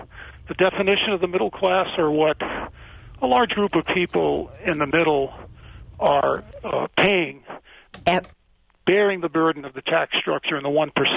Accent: East Coast, United States; accent: East Coast; and maybe he finds my East Coast accent charming.

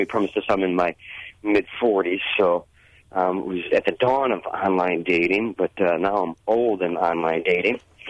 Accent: Chicago, Illinois, United States; now in Wisconsin, United States; I'm a typical Wisconsinite. I grew up in Chicago in the And now I live in wonderful, awesome Wisconsin

